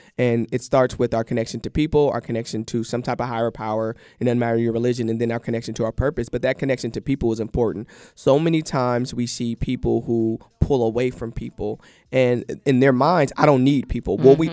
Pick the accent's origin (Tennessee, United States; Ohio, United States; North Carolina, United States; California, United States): California, United States; so that's my home state.